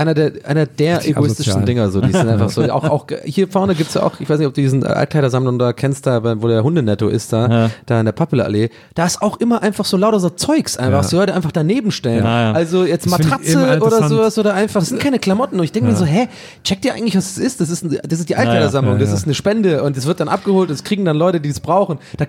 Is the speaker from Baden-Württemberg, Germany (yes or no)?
yes; Tübingen, Baden-Württemberg, Germany; now in Berlin, Germany; aber kennt ihr noch, bei uns in Tübingen gab es diese Komposthaufen.